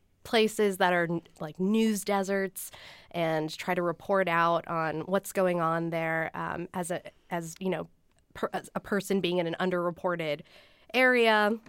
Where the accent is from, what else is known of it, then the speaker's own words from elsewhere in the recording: Queens, New York, United States; Right. Queens, born and raised in Queens.